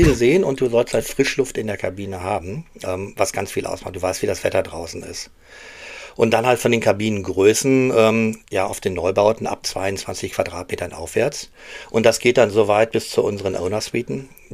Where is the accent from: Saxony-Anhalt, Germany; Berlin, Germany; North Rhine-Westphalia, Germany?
North Rhine-Westphalia, Germany; Düsseldorf; Ich komme aus Düsseldorf, da kenne ich Schafe nur vom Rheinufer